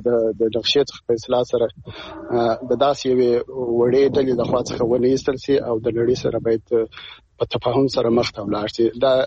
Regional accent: Afghanistan; زه د افغانستان د یو وګړي په توګه

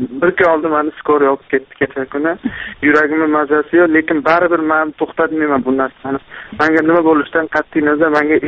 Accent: Andijan, Andijan Region, Uzbekistan; moved away; Men Andijondanman, ayolim Toshkentdan.

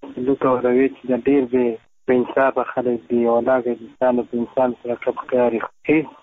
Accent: Helmand, Afghanistan; زه د هلمند ولایت اوسېدونکی یم.

